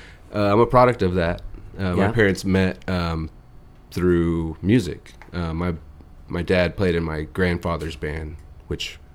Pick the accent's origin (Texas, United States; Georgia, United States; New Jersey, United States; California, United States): Texas, United States; Austin; I'm from here in Austin. Born and raised.